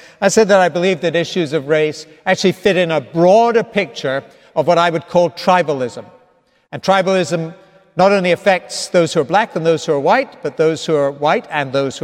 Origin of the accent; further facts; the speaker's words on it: Scotland, United Kingdom; I began by telling you a little bit about my own experience growing up in Scotland